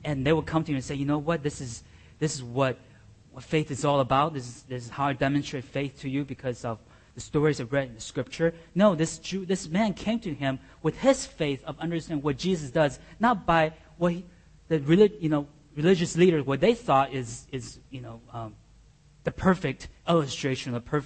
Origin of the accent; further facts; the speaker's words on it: Taiwan; when I was young, and I grew up in Taiwan